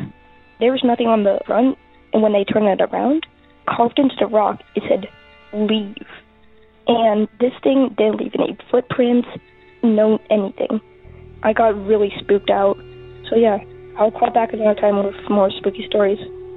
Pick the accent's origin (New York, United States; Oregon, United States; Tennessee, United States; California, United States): Oregon, United States; Eugene; I'm 12 years old. I'm from Eugene, Oregon.